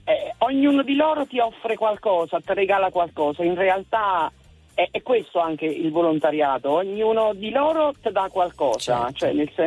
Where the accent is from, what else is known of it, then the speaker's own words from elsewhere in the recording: Campania, Italy; now in Perugia, Italy; io sono campana, però abito a Perugia e lavoro, sono una OSS all'ospedale di Perugia.